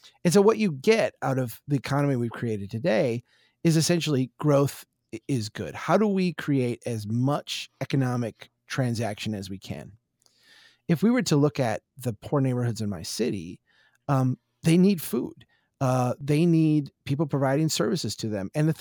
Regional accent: Brainerd, United States; I can see this, you know, out my window, actually. Brainerd, my hometown, it has how many dollars?

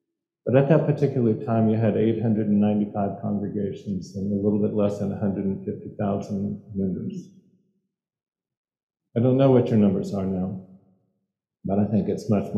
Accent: Mississippi, United States; also born or lived in Alabama; I come from a Baptist Methodist world because I grew up in Mississippi and Alabama.

